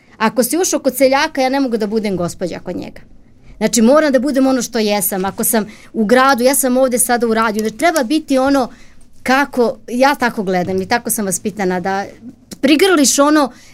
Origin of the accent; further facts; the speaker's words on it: Vranje, Pčinja District, Serbia; ja sam inače rodom Vranjanka, u Vranju.